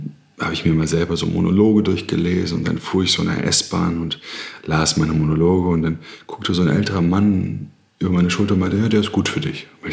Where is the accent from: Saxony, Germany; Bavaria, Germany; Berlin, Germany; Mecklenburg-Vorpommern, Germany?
Berlin, Germany; ich komme aus Berlin, Südneukölln, als Sohn von Beamten